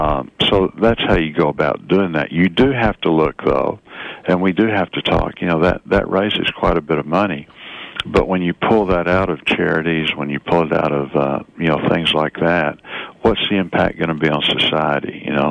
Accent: Fort Smith, Arkansas, United States; Even though it's over in western Arkansas, I grew up in Fort Smith

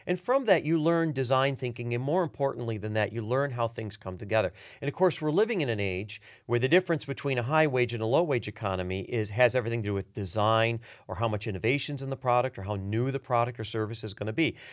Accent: Michigan, United States; that I see here in my home state of Michigan

